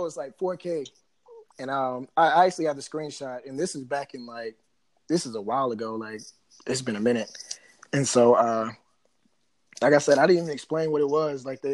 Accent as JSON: {"language": "English", "region": "North Carolina", "country": "United States", "said": "I wish I could throw the fours up. I'm from the 336-919 area. We don't throw nothing up."}